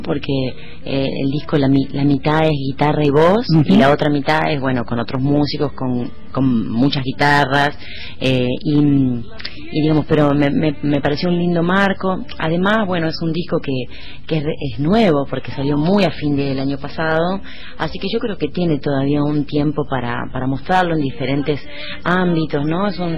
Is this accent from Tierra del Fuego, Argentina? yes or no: yes; Tierra del Fuego, Argentina; Mirar el mapa permanentemente, mirarlo, viajarlo, conocerlo, nos lleva a los fueguinos a conocer casi toda la Argentina.